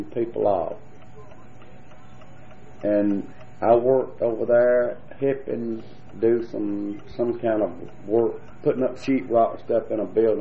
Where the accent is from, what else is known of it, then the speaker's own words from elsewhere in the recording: Jacksonville, Alabama, United States; born there; I was born in Jacksonville, Alabama.